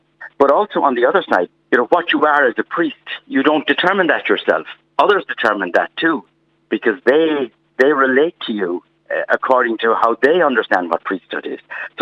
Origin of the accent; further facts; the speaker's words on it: Connacht, Ireland; also born or lived in Galway; I'm from County Mayo. I'm from a small little village called Duhoma, near Ballymullet, way out on the west. But I went to school in Galway